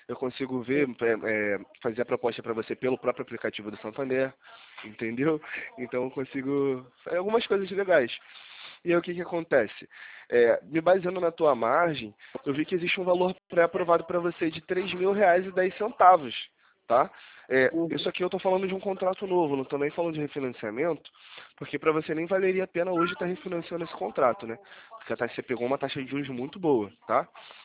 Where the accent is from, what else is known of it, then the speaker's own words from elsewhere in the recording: Rio de Janeiro, Brazil; eu sou aqui do centro do Rio de Janeiro.